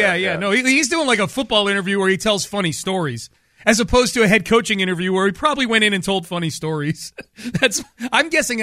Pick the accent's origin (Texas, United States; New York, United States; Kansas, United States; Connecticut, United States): Connecticut, United States; Hartford; Oh, and a little stop along the way in my hometown, the Hartford Colonials of the defunct UFL.